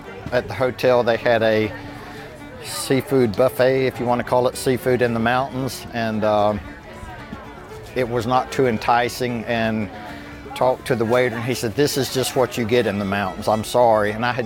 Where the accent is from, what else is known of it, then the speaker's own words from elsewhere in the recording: Vidalia, Georgia, United States; I'm from Vidalia. I go down and pick up on Friday and drive up. I sell in Macon, Lake Oconee, Dublin sometimes, and then here at the market in Atlanta.